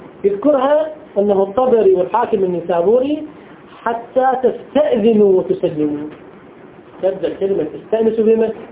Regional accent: Iraq; إحنا في العراق عندنا قبائل، كل قبيلة تقرأ شيء

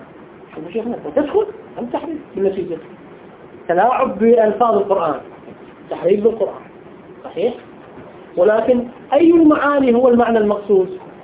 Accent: Iraq; إحنا في العراق عندنا قبائل، كل قبيلة تقرأ شيء

